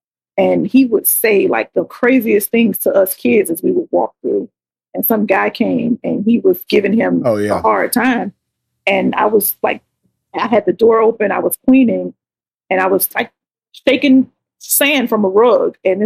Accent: Opa-locka, Florida, United States; So if you know anything about Miami, Florida, I grew up in Opa-locka, and I lived there until I was an adult, a young adult, and a mom.

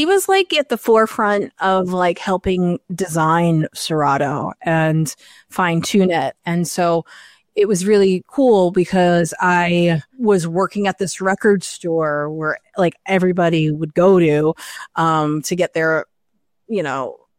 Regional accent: New York, United States; But when I grew up in New York, I would go to like Sound Factory, which was turned into Pasha.

